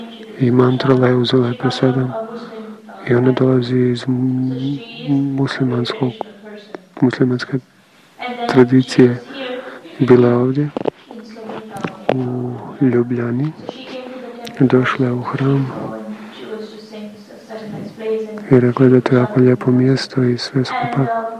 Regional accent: Croatia; Ja sam isto Hrvat

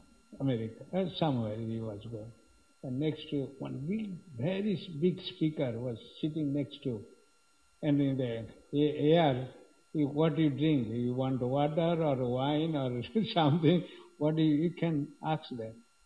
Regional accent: India; And not Indian, I'm also Indian.

